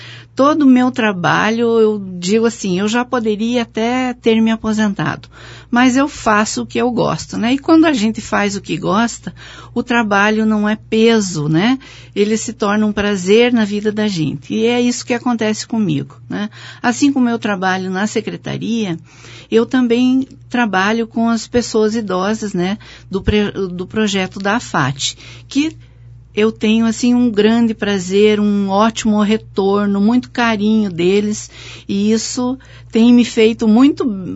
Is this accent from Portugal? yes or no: no; Porto União, Santa Catarina, Brazil; Bem, eu nasci em Porto União, né? Nasci e me criei aqui praticamente toda a minha vida, né?